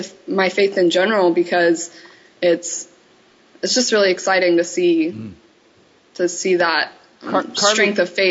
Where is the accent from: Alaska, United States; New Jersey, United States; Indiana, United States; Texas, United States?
Texas, United States; Abilene; also born or lived in Lubbock, Texas; the same songs that I sang when I grew up in Abilene, Texas, and when I was in Lubbock, Texas